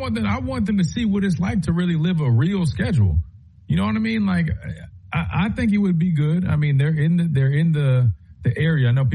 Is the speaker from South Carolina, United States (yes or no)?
yes; South Carolina, United States; But Clemson, they're right there in South Carolina, where I'm from, my home state.